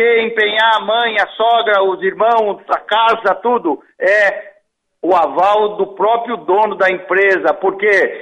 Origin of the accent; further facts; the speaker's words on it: Joaçaba, Santa Catarina, Brazil; now in Florianópolis, Brazil; Eu sou de Joaçaba, Herval do Oeste, lá no meio oeste, mas sim, moro em Florianópolis há muitos anos